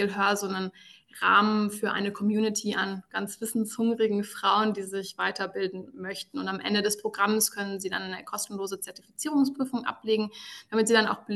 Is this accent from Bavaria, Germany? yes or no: yes; Munich, Bavaria, Germany; ich komme aus München.